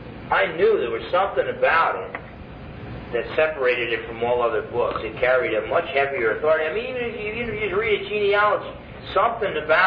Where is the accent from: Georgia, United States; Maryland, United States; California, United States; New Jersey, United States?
New Jersey, United States; But they just thought it was neat that I came from New Jersey, that I used to be a Marine.